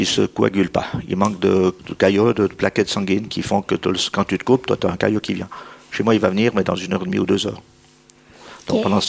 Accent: Bulle, Fribourg, Switzerland; J'ai grandi à Bulle, oui. Quand je me suis marié, j'ai déménagé à Bro, j'ai vécu 22 ans là-bas, et puis je suis revenu à Bulle

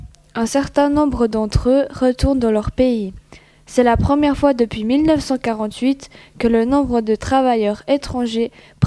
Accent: Croatia; Je suis originaire de Croatie et j'aime beaucoup cette équipe.

